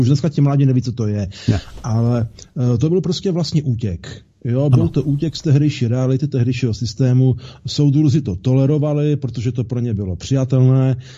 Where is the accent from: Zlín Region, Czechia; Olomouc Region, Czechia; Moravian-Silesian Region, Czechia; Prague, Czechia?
Zlín Region, Czechia; Valašské Meziříčí; my jsme u nás ve Valmezu v tomhle směru bývali mistři zakomančů v 70. a 80. letech minulého století